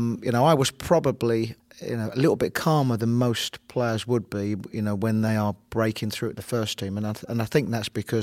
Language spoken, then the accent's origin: English; London, United Kingdom; I was brought up in a very multicultural area. Rows of streets, of houses, so a highly populated area as well. But an area that was a good upbringing, that you could go out and play out in the streets.